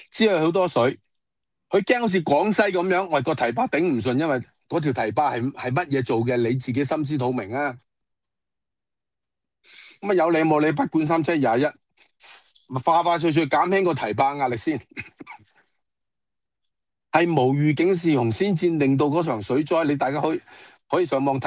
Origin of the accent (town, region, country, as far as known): Hong Kong